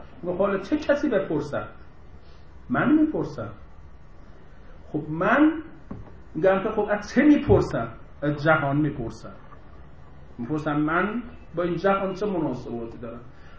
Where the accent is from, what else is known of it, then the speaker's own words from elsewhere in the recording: Isfahan, Iran; میگم تو تبریزی من اصفهانیم